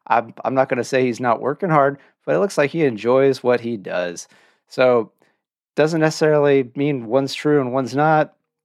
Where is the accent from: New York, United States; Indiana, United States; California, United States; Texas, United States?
California, United States; moved away; It's because I grew up in Orange County, and that's the one thing I miss about living in Orange County is the beaches and the weather, man.